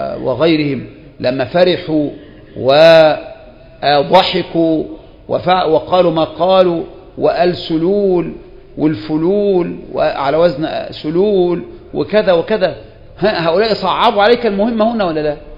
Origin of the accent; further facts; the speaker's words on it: Egypt; now in Sudan; مثل ما قامت الثورة عندنا في مصر وتكلم من تكلم